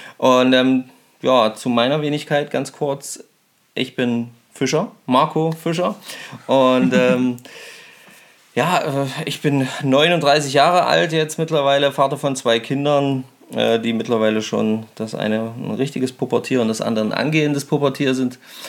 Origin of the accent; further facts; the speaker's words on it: Thuringia, Germany; now in Naumburg, Germany; Ich komme aus Naumburg oder wohne jetzt mittlerweile in Naumburg, komme ursprünglich aus Thüringen, aber jetzt eben Naumburger seit über 15 Jahren.